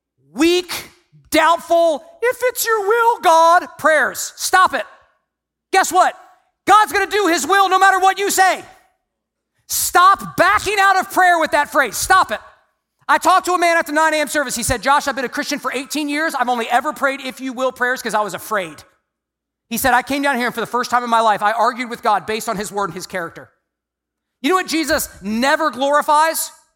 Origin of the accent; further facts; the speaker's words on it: Virginia, United States; I was born and raised in Virginia. Do ministry in Charlottesville, Virginia